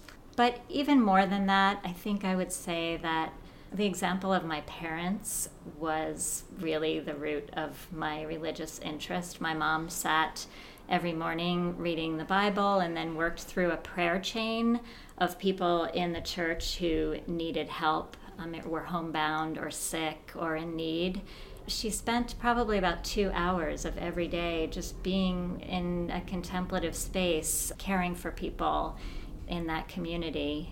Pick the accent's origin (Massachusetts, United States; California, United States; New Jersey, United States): New Jersey, United States; I grew up in the Protestant churches of northern New Jersey.